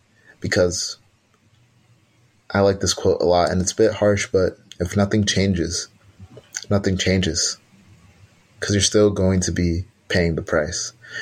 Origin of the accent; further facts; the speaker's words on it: New York, United States; I'm from New York. A lot of people don't say good morning.